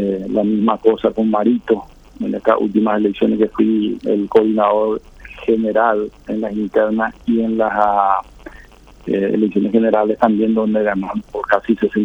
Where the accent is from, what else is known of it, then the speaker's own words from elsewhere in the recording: Asunción, Paraguay; yo soy asunceno, viví toda mi vida en Asunción